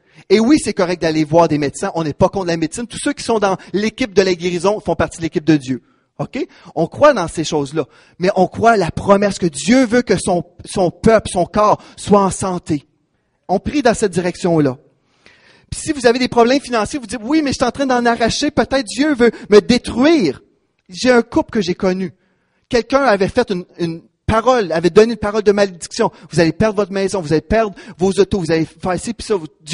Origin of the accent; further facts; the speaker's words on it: Canada; Parce que même si on est Canadien